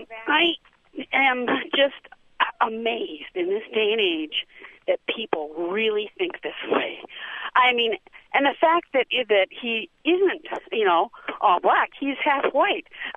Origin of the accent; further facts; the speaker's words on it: Japan; now in United States; I grew up overseas. I grew up in Japan.